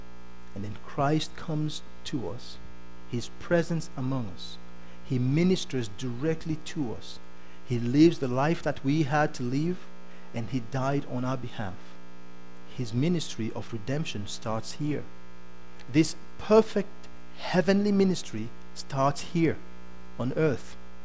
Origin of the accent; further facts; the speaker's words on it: Canada; But now, I can say I'm Canadian, but that's just for my passport.